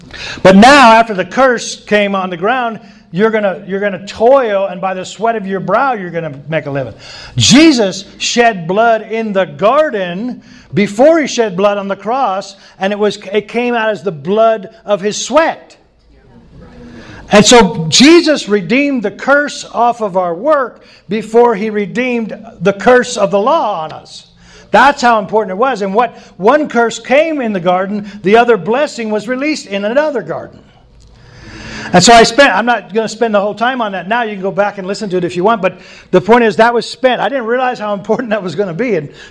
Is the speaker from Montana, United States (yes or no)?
yes; Montana, United States; We're from Montana. That's a pretty good-sized crowd.